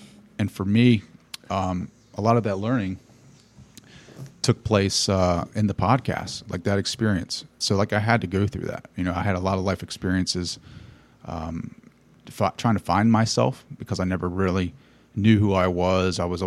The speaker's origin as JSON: {"language": "English", "country": "United States", "said": "Like, I'm very blue collar. I'm from Sussex County."}